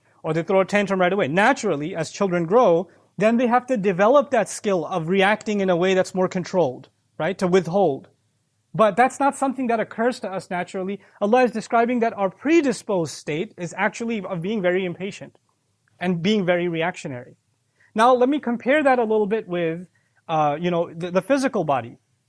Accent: Pakistan

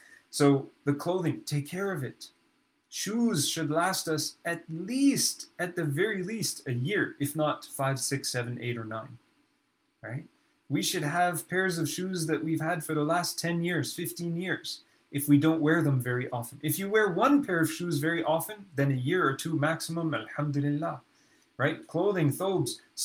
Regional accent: Montreal, Quebec, Canada; I'm from Montreal. We used to make fun of people in Toronto and say, houses in Toronto, they're built very close.

